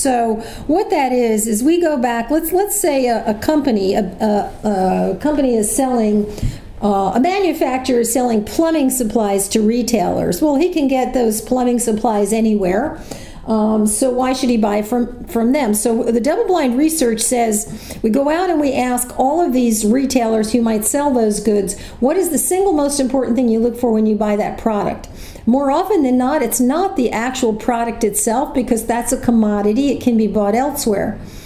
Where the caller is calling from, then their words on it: Fort Lauderdale, Florida, United States; Fort Lauderdale, and it's even chilly down here.